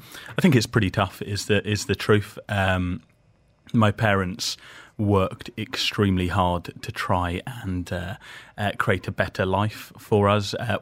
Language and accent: English; Perth, Scotland, United Kingdom; born there; So I was born in Perth in Scotland. My father is Dutch, so I'm 2 metres, so they're the tallest nation in the world, and my mother's English. I was born, as you said, in 1990, so I'm 29.